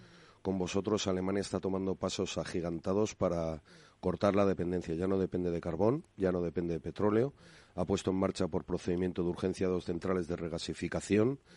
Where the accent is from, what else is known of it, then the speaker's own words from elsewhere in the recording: Spain; a mí me preocupa más como español